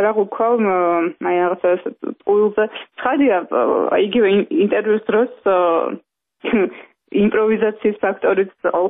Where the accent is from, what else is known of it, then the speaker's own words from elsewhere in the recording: Tbilisi, Georgia; დავიბადე თბილისში, გავიზარდე თბილისში და ჩემი ცხოვრების უდიდესი ნაწილი ჭიდროდ არის დაკავშირებული ამ ქალაქთან